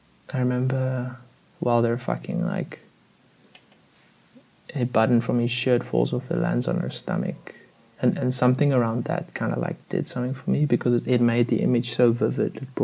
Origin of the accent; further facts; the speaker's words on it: South Africa; I'm South African.